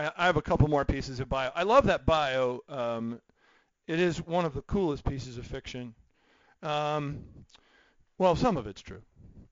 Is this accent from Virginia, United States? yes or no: yes; Virginia, United States; also born or lived in Hungary; I am not from here. I grew up in Virginia. Spent the first 20 years of my life in Virginia, and then a couple years in the People's Republic of Hungary before the Berlin Wall came down.